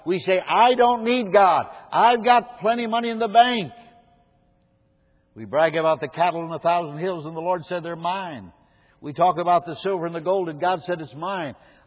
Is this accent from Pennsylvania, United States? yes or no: no; Berne, Indiana, United States; I'm from Bern, Indiana, and we had a little place called Hap's Place.